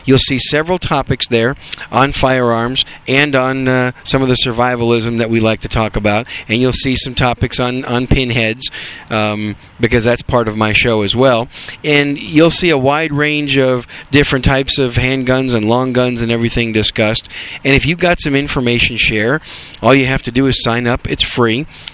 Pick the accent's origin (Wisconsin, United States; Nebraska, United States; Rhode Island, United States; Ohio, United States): Wisconsin, United States; Green Bay; now in Dallas, United States; But I'm a Yankee. I was raised in Wisconsin, and I was raised in the Green Bay area.